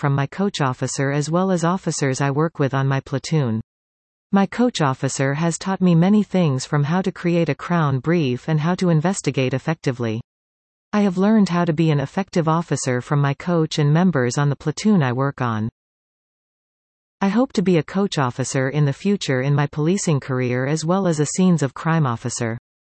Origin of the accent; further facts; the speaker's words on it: Couchiching First Nation, Ontario, Canada; being familiar with community members in the Treaty 3 area as I grew up in Couchiching First Nation.